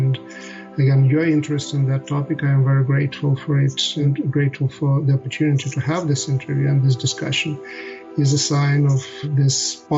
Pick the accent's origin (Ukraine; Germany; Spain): Ukraine; I come from Ukraine.